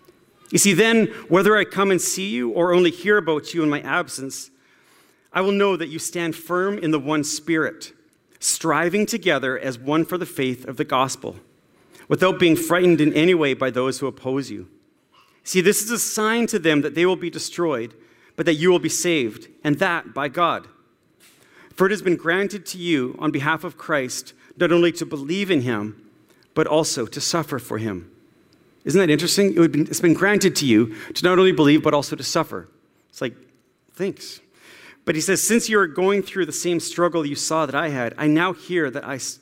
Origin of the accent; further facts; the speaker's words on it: Canada; You see, we conduct ourselves in a manner worthy of being called Canadian.